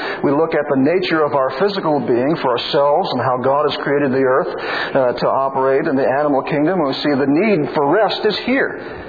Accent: Illinois, United States; I was raised in Illinois.

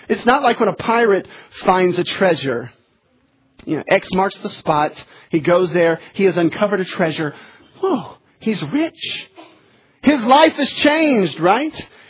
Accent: the South, United States; because I believe in God, because I'm from the South

